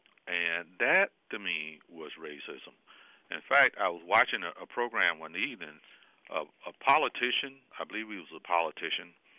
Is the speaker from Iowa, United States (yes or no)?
no; Savannah, Georgia, United States; in 1967, you know, growing up in Savannah.